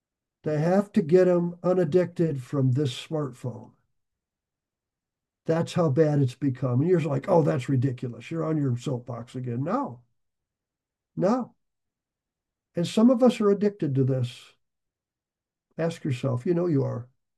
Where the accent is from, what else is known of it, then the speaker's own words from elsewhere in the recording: Nebraska, United States; But when I grew up in Nebraska, we would at times on some of the farms go in the hayloft in the second floor of a barn.